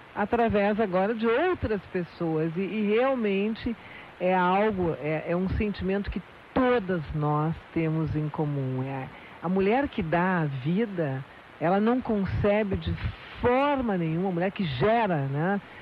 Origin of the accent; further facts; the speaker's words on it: Rio Grande do Sul, Brazil; a todas as mães do nosso estado, né, que é a minha aldeia do Rio Grande do Sul